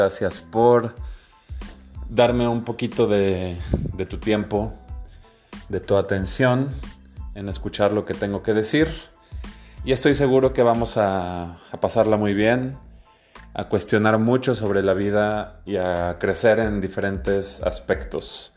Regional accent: Mexico City, Mexico; born there; now in Guadalajara, Mexico; Es todo un nombre de novela. Nací en la Ciudad de México un 4 de octubre de 1986, para que grabes la fecha y me mandes algún regalo por ahí. Y actualmente radico en la ciudad de Guadalajara, Jalisco. Tengo 33 años

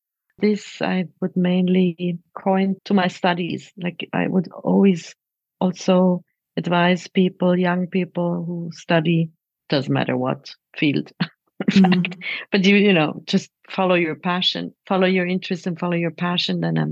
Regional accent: Switzerland; first language Hungarian; English is a second language; I myself grew up speaking Hungarian at home, growing up in Switzerland, as being a family from refugees, having family in Austria, in Hungary, in at that time Czech Republic, in the US.

